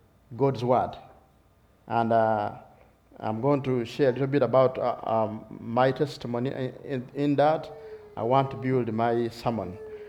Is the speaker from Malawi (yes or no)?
no; Uganda; English is a second language; Of course, we come from Uganda